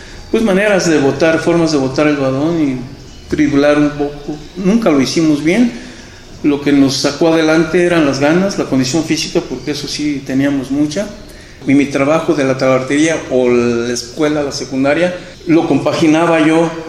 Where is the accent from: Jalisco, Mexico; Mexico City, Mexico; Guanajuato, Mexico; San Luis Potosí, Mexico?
Jalisco, Mexico; Colotlán; Mi proyecto aquí en Colotlán, porque era mi sueño, yo hacer algo en mi pueblo